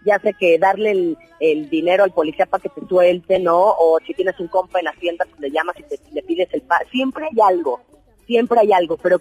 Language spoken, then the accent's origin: Spanish; Mexico; como mexicanos creo que estamos más acostumbrados a escuchar al argentino, al colombiano, al cubano